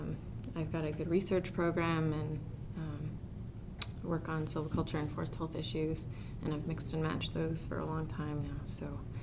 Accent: Montana, United States; So I grew up in Montana, and it's hard to not be in the outdoors a lot up there.

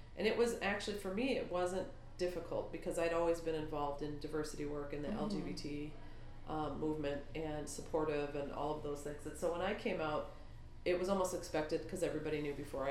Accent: California, United States; also born or lived in Great Falls, Montana / Michigan; now in Wisconsin, United States; I grew up in Southern California and Michigan, and I came to Wisconsin about 25 years ago.

